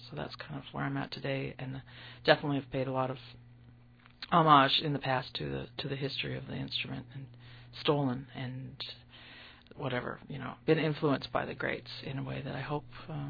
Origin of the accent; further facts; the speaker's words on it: British Columbia, Canada; We had great band programs in the schools I grew up in on Vancouver Island.